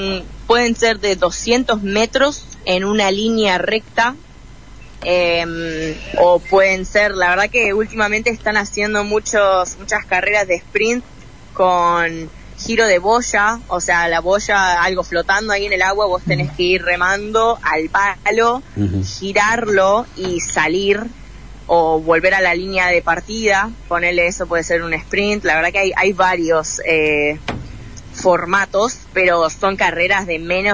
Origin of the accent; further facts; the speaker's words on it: Argentina; now in United States; Bien, y yo la verdad que me fui de Argentina hace 2 años a vivir a Estados Unidos